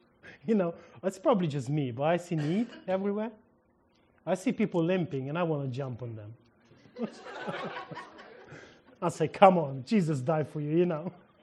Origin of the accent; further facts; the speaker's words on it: Ukraine; English is a second language; Because in Ukraine, we don't have them, and I'm Ukrainian, and my accent saves me, you know.